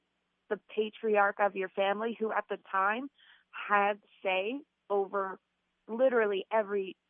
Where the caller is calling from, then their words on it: Milford, Pennsylvania, United States; I am calling from Milford, Pennsylvania.